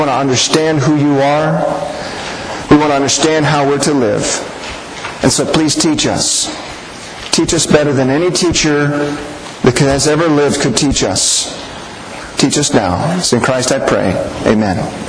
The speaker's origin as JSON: {"language": "English", "country": "United States", "also_born_or_lived": "Canada", "said": "And, of course, I'm an American. I could show you my passport to prove it."}